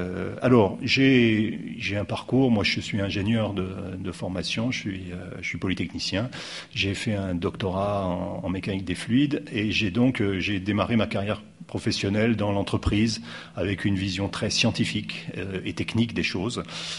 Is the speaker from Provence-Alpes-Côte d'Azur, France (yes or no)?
no; Grenoble, Auvergne-Rhône-Alpes, France; moi j'ai un peu moins de 60 ans, je suis né à Grenoble et j'ai grandi dans cette ville.